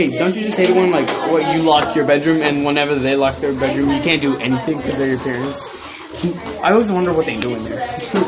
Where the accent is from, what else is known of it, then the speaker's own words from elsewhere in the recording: Texas, United States; Bro, I'm Texan. I have this armadillo for a pet.